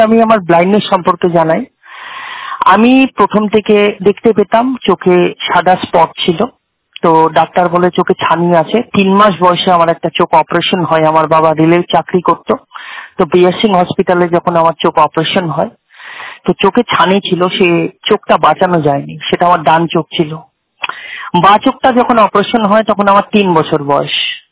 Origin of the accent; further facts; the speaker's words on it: West Bengal, India; অশোকনগর জেলা উত্তর চব্বিশ পরগনা থেকে